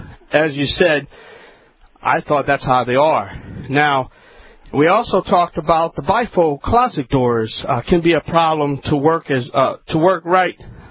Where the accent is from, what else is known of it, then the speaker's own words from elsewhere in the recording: Louisiana, United States; from the Bayou Land.